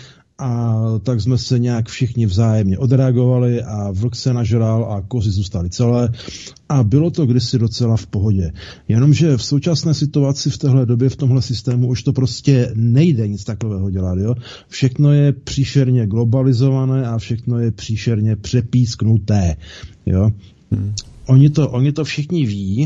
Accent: Valašské Meziříčí, Zlín Region, Czechia; my jsme u nás ve Valmezu v tomhle směru bývali mistři zakomančů v 70. a 80. letech minulého století

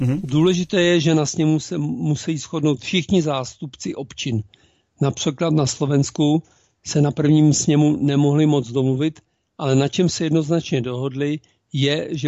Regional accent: Prague, Czechia; jsem z Prahy

